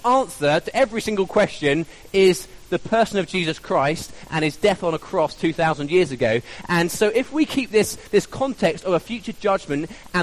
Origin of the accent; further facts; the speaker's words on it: United Kingdom; we're British and we'll keep it under, most of us might keep it under control, but we'll be seething.